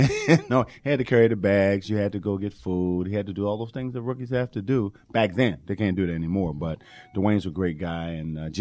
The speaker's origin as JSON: {"language": "English", "town": "Baltimore", "region": "Maryland", "country": "United States", "tie": "born or raised there", "also_born_or_lived": "Paris, France / North Carolina", "said": "I started high school at Patterson High in Baltimore, Maryland, but most of my family lived in North Carolina."}